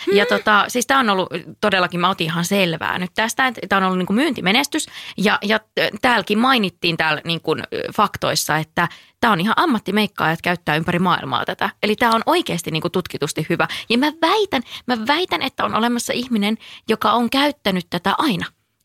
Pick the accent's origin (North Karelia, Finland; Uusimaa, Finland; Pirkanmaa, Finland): North Karelia, Finland; Joensuu; meillä Joensuussa ei ollut Stokkaa